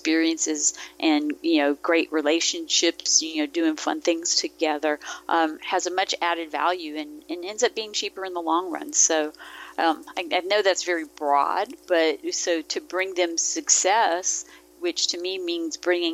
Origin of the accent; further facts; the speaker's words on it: Mississippi, United States; I grew up in Mississippi. My dad was in the military. My family wasn't from there, but that's where we ended up.